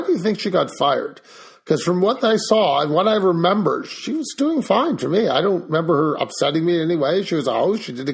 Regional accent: Canada; being a Canadian

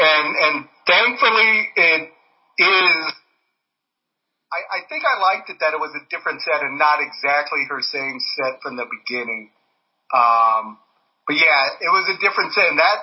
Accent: Redondo Beach, California, United States; also born or lived in Orange County; I grew up in the Redondo Beach area, but my parents got divorced and I moved with my mom and my stepdad to Orange County.

